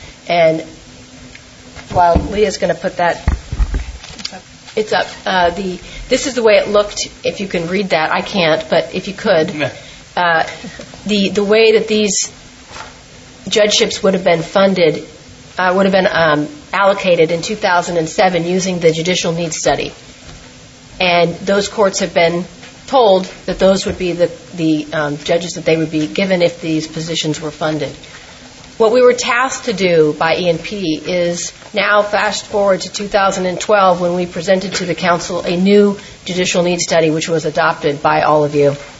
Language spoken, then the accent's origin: English; San Diego, California, United States; I'm from San Diego